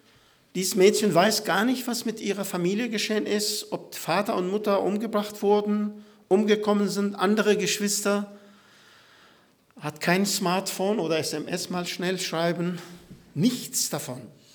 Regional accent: Syria; Ich komme aus Syrien.

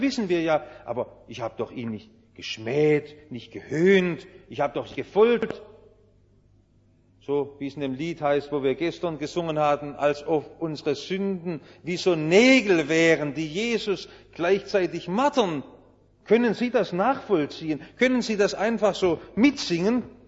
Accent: Baden-Württemberg, Germany; accent: Swabian; Ich bin Schwabe. Das kann ich nicht verleugnen. Ich kann noch so sehr mich bemühen, Schriftdeutsch zu reden. Es wird an Au und Ei immer wieder durchklingen, dass ich Schwabe bin.

